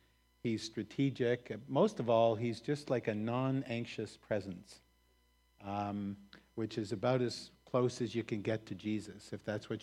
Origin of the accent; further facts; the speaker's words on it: Canada; also born or lived in Ottawa, Canada; We were born and raised in Canada.